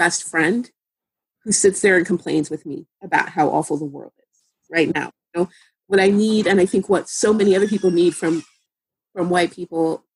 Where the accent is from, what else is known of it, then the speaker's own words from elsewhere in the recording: Seattle, Washington, United States; In Seattle. I grew up in Seattle. Seattle, I believe, for most of my life has been the fifth whitest major city in the country.